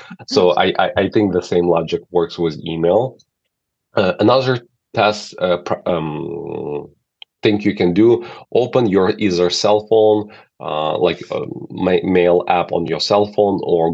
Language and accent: English; Ukraine; I'm originally from Ukraine.